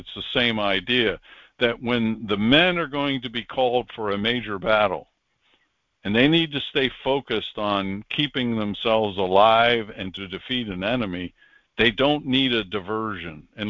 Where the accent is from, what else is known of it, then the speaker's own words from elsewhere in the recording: Wales, United Kingdom; because I am Welsh, and it just didn't make sense until I looked into Tartaria